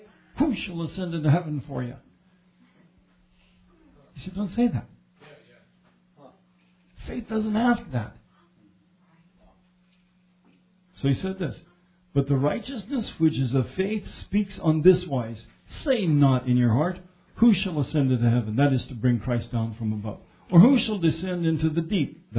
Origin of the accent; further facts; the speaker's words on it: Denver, Colorado, United States; I grew up in Denver, Colorado.